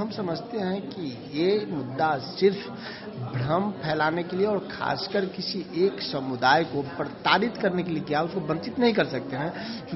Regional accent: Bihar, India; हम नेपाल बॉर्डर के इलाके से आते हैं, हमारे गांव में हमारी दादी, हमारी कभी चाची, ये सब नेपाल से आई हैं

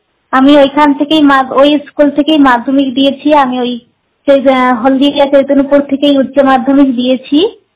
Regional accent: Kharagpur, West Bengal, India; আমি খড়গপুর থেকে এসেছি।

